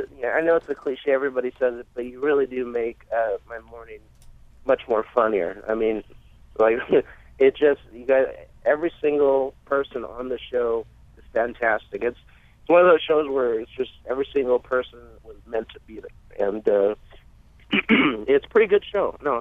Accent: Torrance, California, United States; now in Riverside, United States; I'm originally from Torrance, but the parents split up and ended up in Riverside.

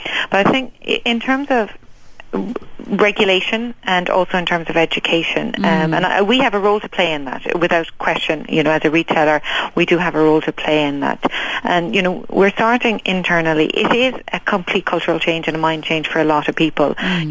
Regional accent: Ireland; I come from Ireland

